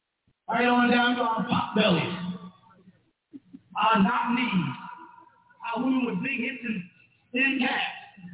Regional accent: Missouri, United States; I'm from Missouri. Show me.

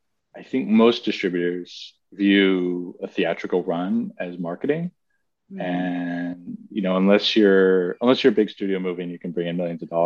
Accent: Maryland, United States; also born or lived in Baltimore; I grew up in Maryland, suburban Maryland. Lived in Baltimore for a few years, sort of between or after college.

